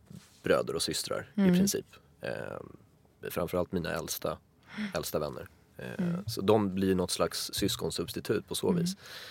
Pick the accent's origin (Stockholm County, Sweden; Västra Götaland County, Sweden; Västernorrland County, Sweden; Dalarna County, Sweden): Stockholm County, Sweden; Stockholm; 1987 på Huddinge sjukhus. En bit utanför Stockholm. Jag växte upp i Örnsberg. Eller jag bodde där tills jag var 4.